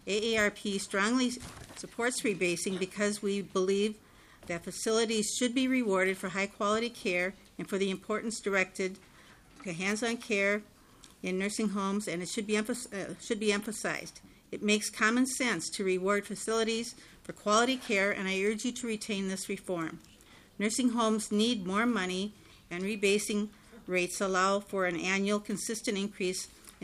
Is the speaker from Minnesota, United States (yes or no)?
yes; Minnesota, United States; I'm also a Minnesotan